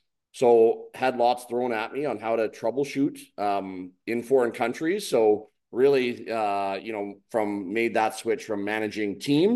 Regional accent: British Columbia, Canada; Yeah, I grew up obviously on the West Coast there, where hockey was big, but outdoor sports, soccer, rugby were bigger.

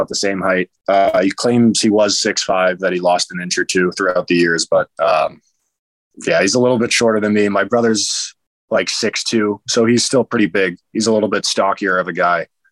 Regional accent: Massachusetts, United States; I wanted to play out my year with Boston Advantage out of my hometown, kind of right next to it.

